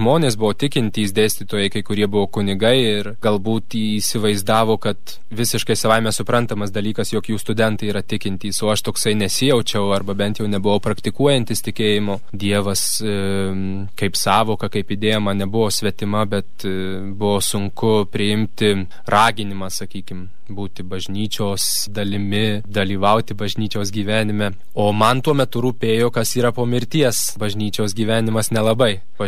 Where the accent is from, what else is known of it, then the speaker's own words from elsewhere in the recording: Vilkaviškis, Marijampolė County, Lithuania; man 23 metai, esu iš Vilkaviškio